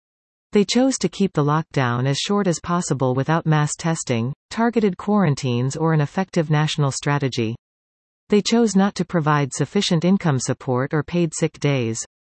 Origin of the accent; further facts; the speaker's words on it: Guelph, Ontario, Canada; This is my second time running in Guelph, my hometown.